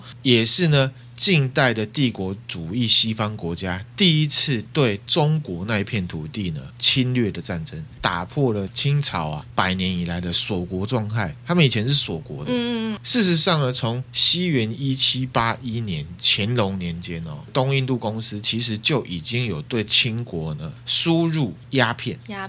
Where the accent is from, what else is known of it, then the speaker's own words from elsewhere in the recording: Taiwan; 我们台湾人自己的钱哦，没有留在台湾